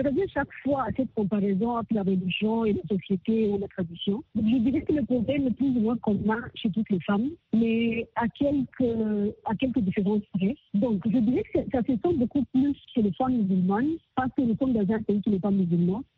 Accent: Rwanda; mes droits en tant que Rwandaise, mais aussi à mes droits en tant que femme musulmane.

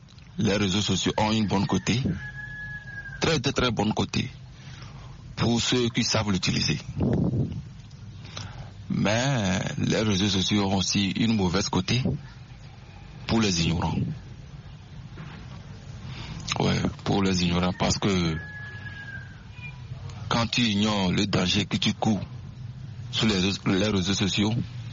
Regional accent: Togo; je suis togolais. Demeurant au Togo, Lomé, Toti Batomé.

